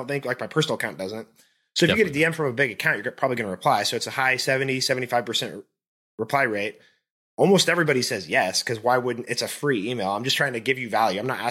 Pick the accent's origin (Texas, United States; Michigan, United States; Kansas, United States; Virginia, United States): Kansas, United States; Wichita; growing up in Wichita, going to Wichita State, working corporate job for 10 years.